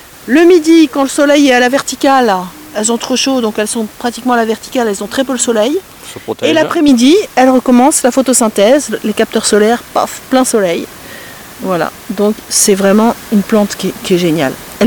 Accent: Mont-Saint-Michel, Normandy, France; also born or lived in Brittany; now in Charente-Maritime, France; Ouais, je suis normande.

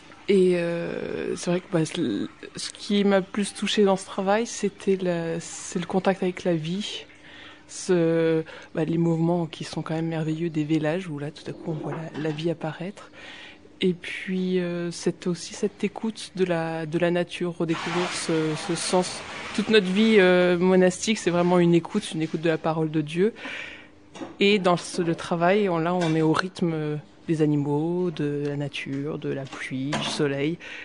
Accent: Hauts-de-France, France; Non, je suis originaire de Picardie.

